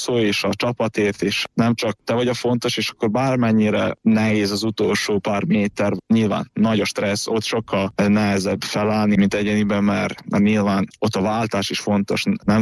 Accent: Senta, Vojvodina, Serbia; now in Hungary; utána visszaköltöztem, zentán nem tudtam profint csinálni, az úszást kerestem, hogy hol tudnék, és akkor Magyarországra költöztem.

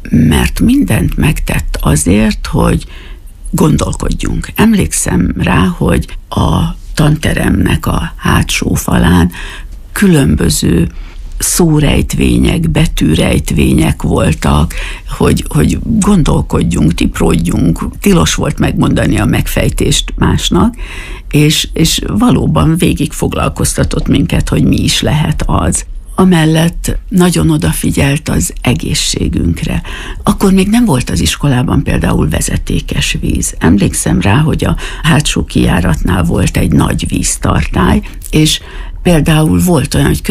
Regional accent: Szirma, Borsod-Abaúj-Zemplén, Hungary; És természetesen Miskolcon mi magunk szintén falusi életet éltünk, mert Szirmán laktunk, úgyhogy én ilyen hűséges típus vagyok, mert Szirmán nőttem föl, a szirmai általános iskolába jártam 8 évig

